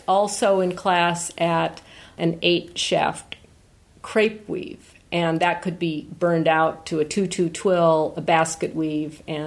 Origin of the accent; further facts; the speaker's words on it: United States; Well, I'm an American. I say Devoray.